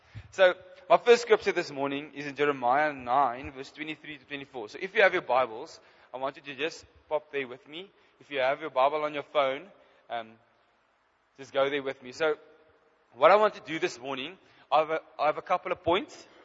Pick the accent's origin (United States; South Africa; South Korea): South Africa; Free State; now in Bloemfontein, South Africa; I grew up in Vicksburg, it's the West Vrystaat, and I came to Bloemfontein, and I've been here ever since. So this is the only piece of land that I know.